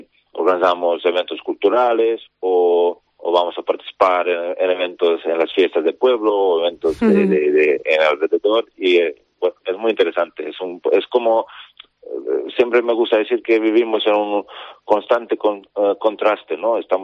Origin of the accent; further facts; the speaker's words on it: Serbia; yo soy originalmente de Serbia, de Balcanes, de Yugoslavia